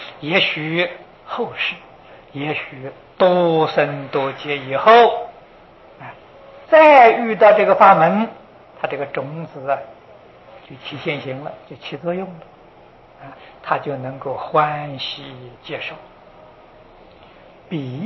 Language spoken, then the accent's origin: Chinese; China; 我们中国人大陆上就有12亿